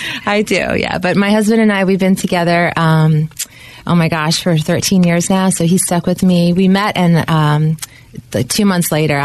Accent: New York, United States; So I grew up here in New York.

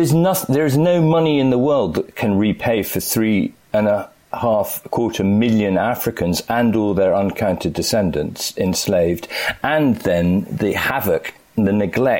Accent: Scotland, United Kingdom; As a Scot, I'm hoping that up here, where we're a little more progressive than the English, we might be able to do something about it.

